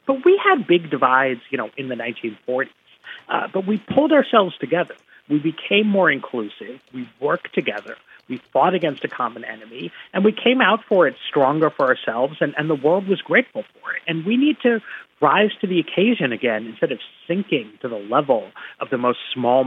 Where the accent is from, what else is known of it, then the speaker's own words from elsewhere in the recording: New York, United States; now in Washington, United States; So I live in Washington, D.C. I went to college in Boston. I grew up in New York.